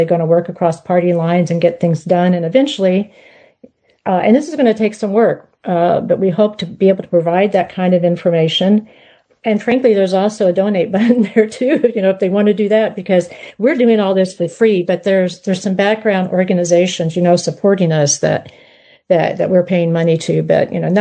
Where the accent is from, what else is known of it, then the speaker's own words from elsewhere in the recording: Missouri, United States; also born or lived in Houston; living now back in the state of Missouri. Of course, I was in Houston for a long time, but this is my home state.